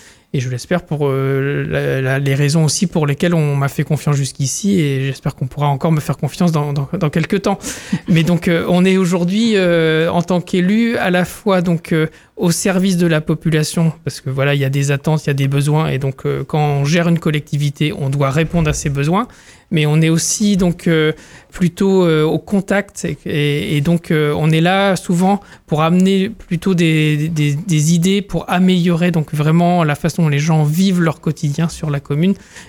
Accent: Saint-Juvat, Brittany, France; je suis quelqu'un de la commune, j'ai grandi à Saint-Juva, donc il y a un peu cet ancrage local qui va compter.

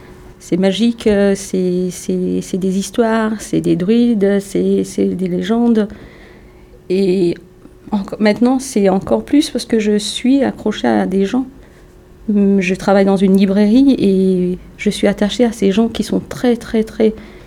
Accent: Mauritius; also born or lived in Brittany; now in France; Pour moi, c'est mon pays maintenant. Après l'île Maurice, c'est la Bretagne.

